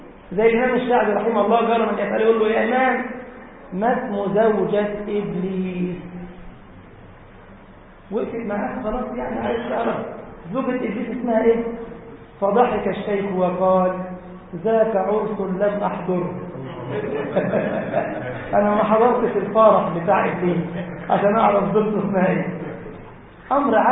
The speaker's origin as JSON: {"language": "Arabic", "town": "Giza", "region": "Giza Governorate", "country": "Egypt", "said": "وانا من الجيزه هنا"}